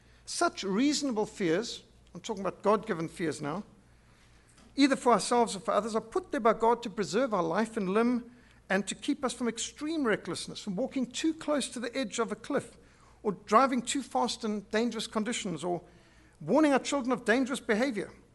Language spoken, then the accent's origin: English; Zimbabwe; I was brought up in Rhodesia where we still had the old type education.